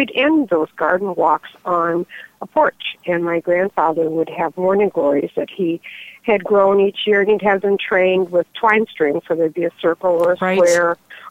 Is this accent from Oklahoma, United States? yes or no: no; Iowa, United States; I grew up in Northeast Iowa on a dairy farm, and I was surrounded with the growing seasons and gardening in particular.